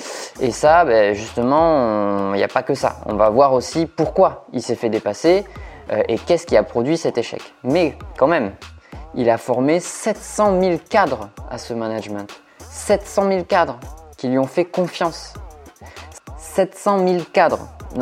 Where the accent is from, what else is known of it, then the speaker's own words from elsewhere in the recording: France; qu'on appellerait chez nous en France